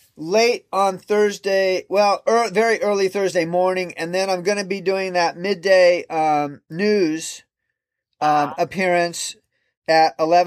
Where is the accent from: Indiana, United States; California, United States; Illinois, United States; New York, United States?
Indiana, United States; I mean, I'm from Indiana originally.